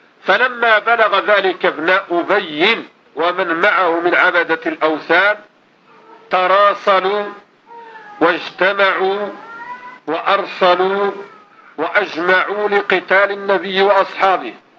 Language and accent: Arabic; Morocco; اللي يصبح الآن عندنا في المغرب العر أرخص شيء بلا ثمن للأسف.